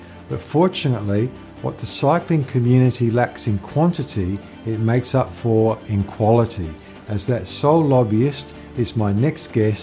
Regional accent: Port Pirie, South Australia, Australia; born there; nah, wrong. I was born in Port Pirie.

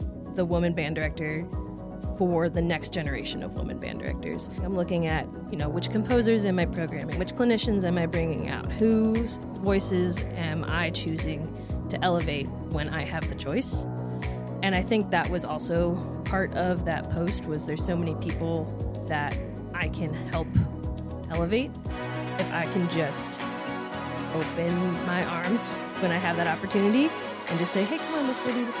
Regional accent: Illinois, United States; moved away as an adult; also born or lived in Indiana; now in Texas, United States; I grew up in Illinois, and then I went to school at Indiana University for music education. And then once I graduated, I moved down to Texas, and I've been teaching high school band ever since then.

